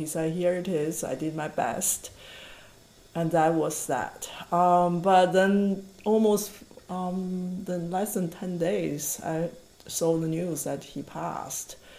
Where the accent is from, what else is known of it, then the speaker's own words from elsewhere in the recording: Shanxi, China; English is a second language; into Shanxi province where my hometown is